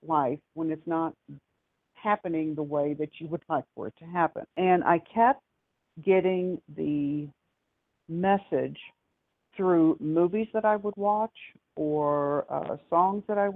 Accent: Oklahoma, United States; And I know when I grew up in Oklahoma, and which was the last place that they put the Indians.

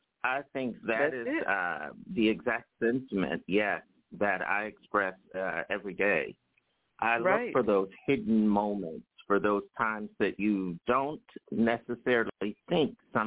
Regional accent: Philadelphia, Pennsylvania, United States; I remember the train was passing through where I grew up in North Philadelphia as a little kid.

